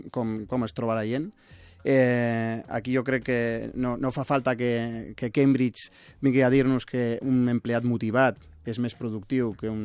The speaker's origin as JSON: {"language": "Catalan", "town": "Santander", "region": "Cantabria", "country": "Spain", "second_language": "Catalan", "said": "Mira, jo soc de Santander i sempre tinc allí la..."}